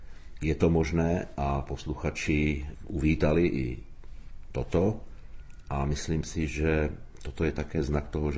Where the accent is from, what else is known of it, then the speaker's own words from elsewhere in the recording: Slovakia; born there; Czech is a second language; now in Czech Republic; protože jsem se narodil na Slovensku, ale za těch 23 let jsem se naučil češtinu velice citlivě vnímat